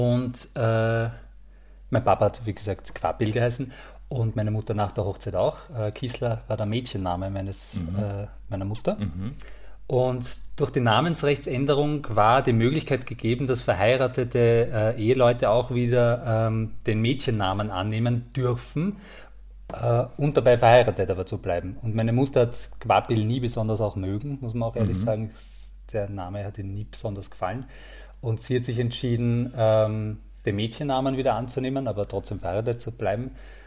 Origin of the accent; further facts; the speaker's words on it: Krems, Lower Austria, Austria; born there; ich liebe die Wachau vor allem, also ich bin in Krems geboren Und die Wachau ist einfach ein Traum, also von der Landschaft her, und da fahre ich sehr oft, sehr gerne hin. Aber im Grunde bin ich ein Wiener, im Herzen immer gleich.